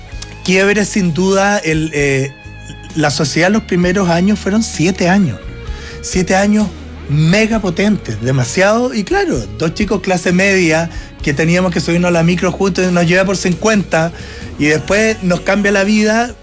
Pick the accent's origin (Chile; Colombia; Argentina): Chile; Valdivia, Los Ríos; yo vengo llegando hoy día de mi tierra, claro que sí, no es fácil, no hay muchos lugares en Valdivia